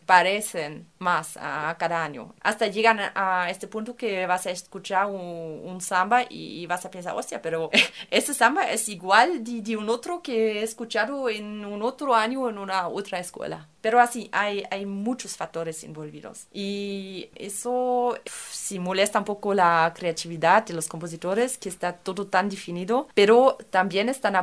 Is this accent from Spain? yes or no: no; Germany; Spanish is a second language; yo como alemana me he formado en la música clásica, tocando siempre con partitura.